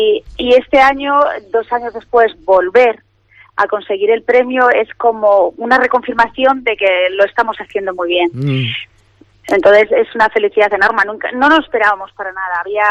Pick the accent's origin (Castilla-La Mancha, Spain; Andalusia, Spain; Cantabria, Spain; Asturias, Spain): Cantabria, Spain; Santander; Pero yo soy muy muy de Santander y me gusta eso, con cebolla y jugosita